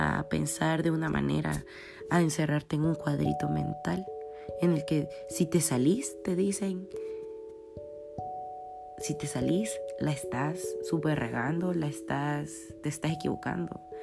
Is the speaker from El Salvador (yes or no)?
yes; El Salvador; lo que puedo hacer yo como siendo mujer en mi país